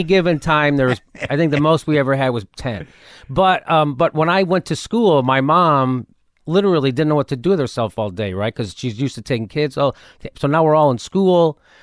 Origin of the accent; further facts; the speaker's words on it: Chicago, Illinois, United States; now in Los Angeles, United States; Yes, right in the city, right by Midway Airport.